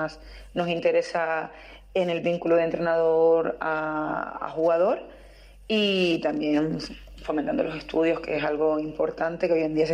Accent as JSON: {"language": "Spanish", "region": "Canary Islands", "country": "Spain", "said": "Todos decimos que somos canarios, muy isleños, pero ahora mismo la isla a mí se me hace pequeña."}